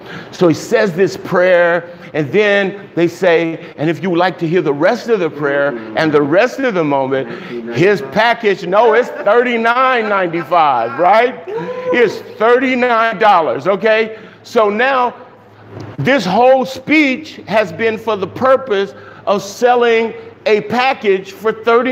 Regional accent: Los Angeles, California, United States; I'm from South Central LA. I know a hustle when I see one.

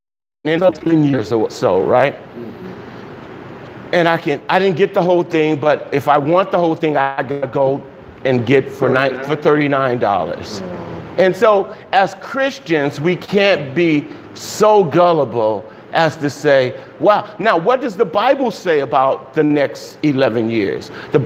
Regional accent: Los Angeles, California, United States; I'm from South Central LA. I know a hustle when I see one.

